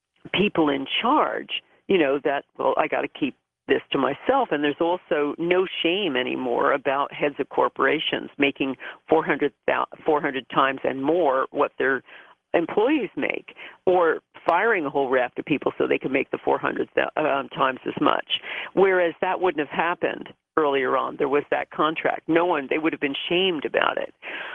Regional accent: United States; now in United Kingdom; I've lived in the UK for, you know, half my life now, but I'm rabidly American.

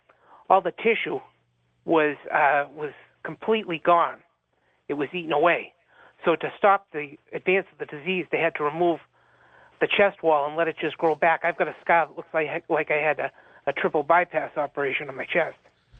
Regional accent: Boston, Massachusetts, United States; now in Las Vegas, United States; I'm originally from Boston. I was an EMT for many, many years for the city of Boston.

